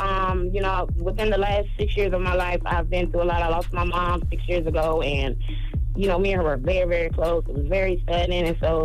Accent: South Carolina, United States; Charlamagne, I'm from South Carolina, boo.

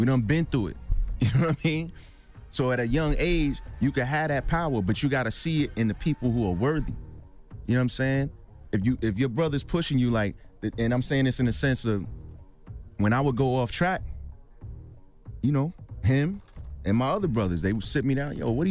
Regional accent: New York City, New York, United States; we didn't get along initially because I'm from Brooklyn, he's from Manhattan

